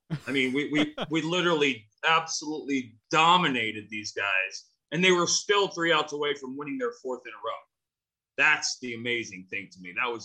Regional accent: Phoenix, Arizona, United States; I was raised in Arizona. So wow. That, you know, in Phoenix.

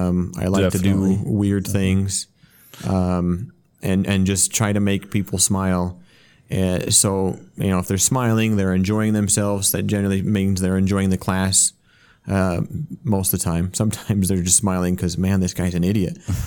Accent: Utah, United States; Where we're from Utah, we definitely have a large population of Spanish speakers.

